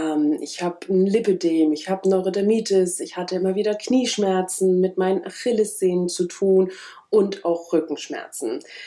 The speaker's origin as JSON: {"language": "German", "region": "Bavaria", "country": "Germany", "tie": "born there", "lives_now": "Berlin, Germany", "said": "Ich bin 1985 in Oberfranken geboren und lebe inzwischen in Kaulsdorf, Berlin."}